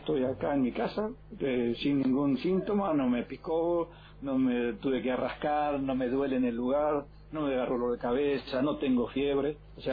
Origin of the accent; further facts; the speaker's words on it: El Dorado, Misiones, Argentina; born there; Bueno, yo nací en El Dorado y vivo acá en Cava hace 41 años, tengo 64 años.